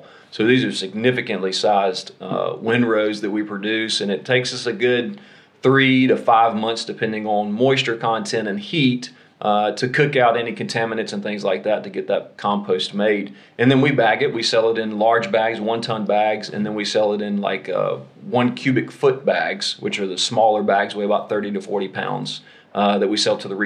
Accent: Perry, Georgia, United States; I'm actually from Middle Georgia, a small town called Perry, Georgia, which is right in the middle of Georgia, which is in the southeast part of the United States.

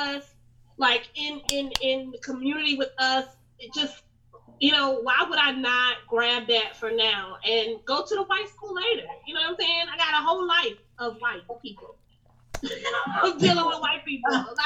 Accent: Raleigh, North Carolina, United States; Yeah, I mean, growing up, I'm from Raleigh, North Carolina. So growing up, I went to predominantly white schools.

